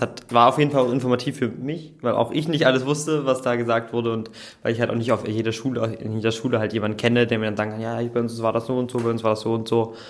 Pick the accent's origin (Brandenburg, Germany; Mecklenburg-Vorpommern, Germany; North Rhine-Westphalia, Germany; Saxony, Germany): Brandenburg, Germany; Cottbus; Ich komme hier aus Cottbus, ich gehe auf die Paul-Werner Oberschule.